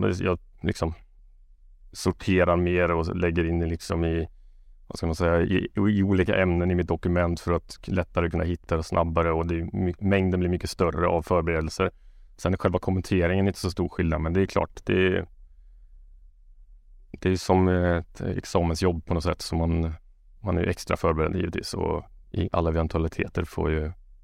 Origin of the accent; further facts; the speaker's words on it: Karlstad, Värmland, Sweden; Jag är från Karlstad